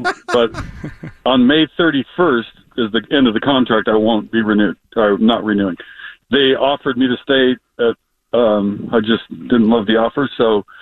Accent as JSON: {"language": "English", "town": "Kent", "region": "Washington", "country": "United States", "tie": "born or raised there", "also_born_or_lived": "Tacoma / Federal Way / Normandy Park", "said": "I was born in Tacoma at St. Joe's, lived in Federal Way, lived in Normandy Park, and then the main place I consider where I grew up was on Star Lake, Kent, Washington"}